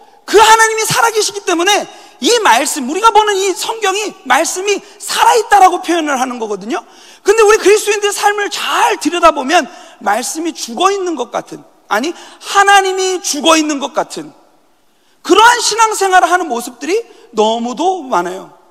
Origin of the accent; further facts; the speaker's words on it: South Korea; 근데 한국에서요, 제가. 한국에서 자랐는데